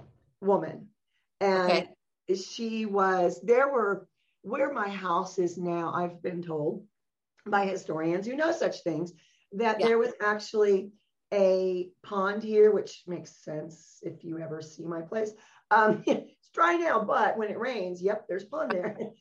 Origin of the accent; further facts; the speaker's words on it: Texas, United States; that I heard growing up in Texas